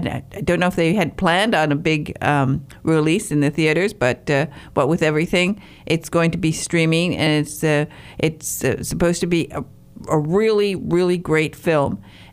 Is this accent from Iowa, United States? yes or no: no; Michigan, United States; also born or lived in England; I had this delightful, wonderful childhood in the Upper Peninsula of Michigan